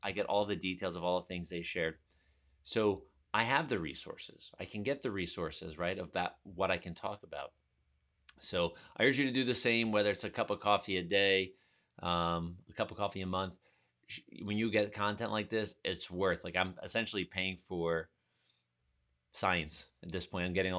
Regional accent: United States; but we're both American. We're both free to make these choices. We live in the best country in the world.

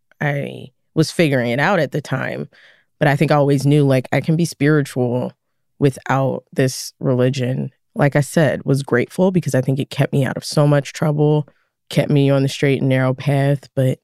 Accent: Philadelphia, Pennsylvania, United States; I was a kid growing up in West Philly, pretty rough city.

